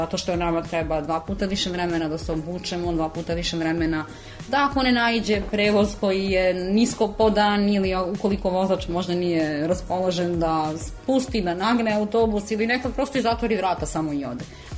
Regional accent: Kruševac, Šumadija and Western Serbia, Serbia; ja sam rodom inače iz Kruševca

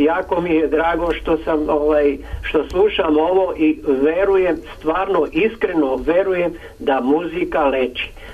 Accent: Belgrade, Serbia; Ali ne sa Kosmaja, pogrešno vam je neko preneo, ja sam iz Beograda.

